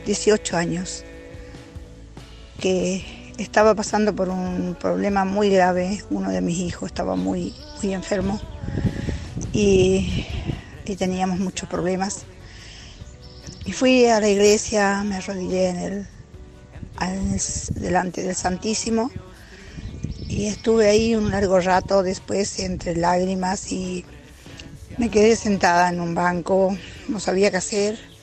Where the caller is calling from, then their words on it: Esquina, Corrientes, Argentina; de Esquina, al sur de Corrientes.